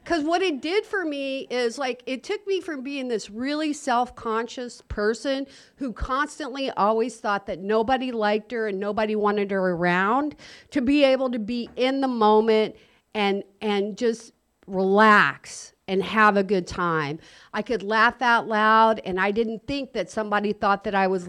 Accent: Evansville, Indiana, United States; I am originally from Evansville, by God, Indiana. I call it that because there was a lot of God going on back there.

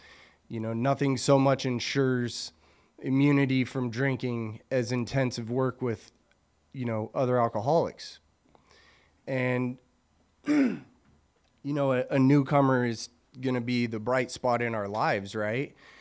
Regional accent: Santee, California, United States; And so I grew up in Santee, born and raised San Diego.

